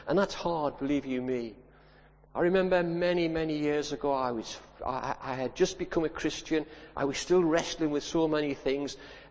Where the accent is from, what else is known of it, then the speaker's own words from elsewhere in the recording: North East England, United Kingdom; I mean, I come from the Northeast, and we have a distinct accent